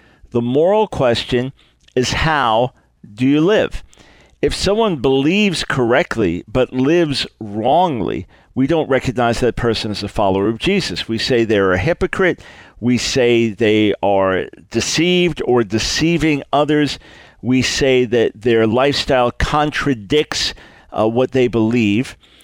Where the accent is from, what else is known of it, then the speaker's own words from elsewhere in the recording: Philippines; I'm a Filipino and a Christian.